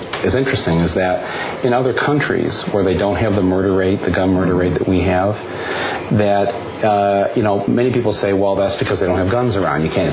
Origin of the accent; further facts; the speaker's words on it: Flint, Michigan, United States; I come from Flint, Michigan.